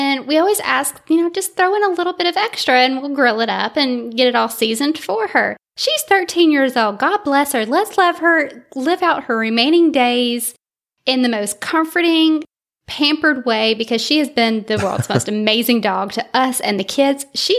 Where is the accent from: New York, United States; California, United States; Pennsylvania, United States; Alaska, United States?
California, United States; Vallejo; now in Birmingham, United States; No, I'm originally from Vallejo, California.